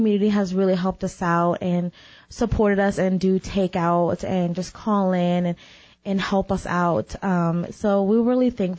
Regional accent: Chino Valley, Arizona, United States; We lived in Chino Valley I was born and raised in Chino Valley.

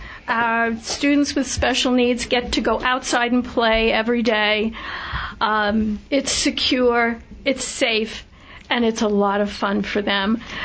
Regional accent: East Coast, United States; You know, I'm from the East Coast. I like things to move quickly.

